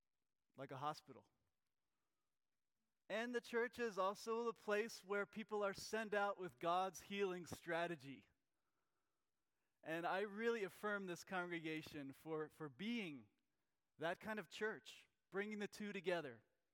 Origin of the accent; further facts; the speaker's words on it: Pennsylvania, United States; even though I grew up in Lancaster County.